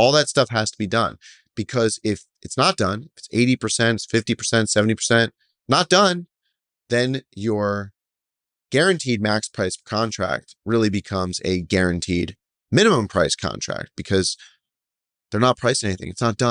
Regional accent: Philadelphia, Pennsylvania, United States; I grew up in Philadelphia.

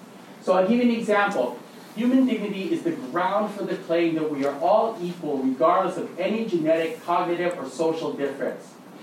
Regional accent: Thailand; I grew up in Thailand, and this is something that I discovered because it's a non-Christian culture.

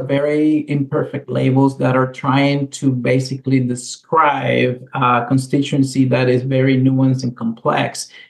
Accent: Janesville, Wisconsin, United States; I'm from Janesville, Wisconsin, but I, you know, my parents are from Panama.

